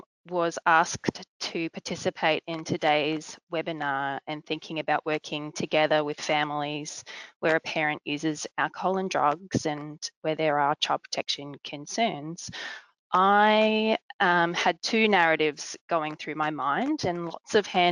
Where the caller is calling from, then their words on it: Brisbane, Queensland, Australia; I'm joining you from Brisbane